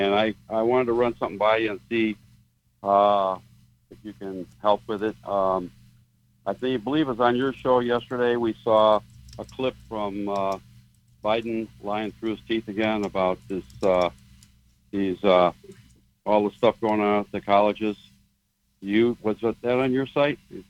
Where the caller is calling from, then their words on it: Illinois, United States; We're from Illinois.